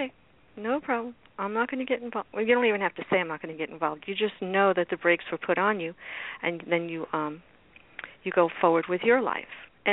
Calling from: Miami, Florida, United States; I'm from Miami.

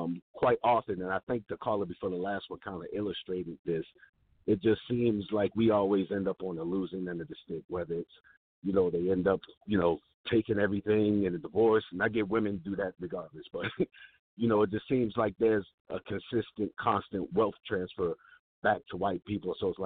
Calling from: Baltimore, Maryland, United States; I'm calling from Baltimore.

